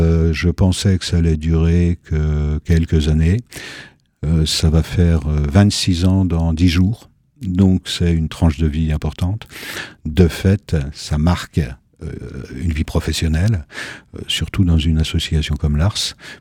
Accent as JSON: {"language": "French", "town": "Dijon", "region": "Bourgogne-Franche-Comté", "country": "France", "tie": "born there", "said": "Oula, on va loin, là, Dijon."}